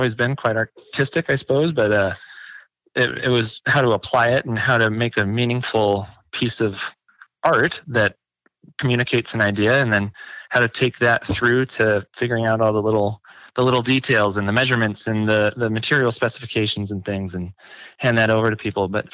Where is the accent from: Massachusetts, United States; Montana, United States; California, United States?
Montana, United States; Billings; but I'm a native Montana and I'm from Billings, and so I got a good scholarship to MSU.